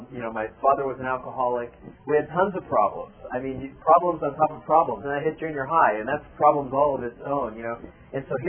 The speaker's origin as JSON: {"language": "English", "region": "Florida", "country": "United States", "tie": "born or raised there", "said": "I grew up in South Florida, sort of in a very, blue-collar neighborhood."}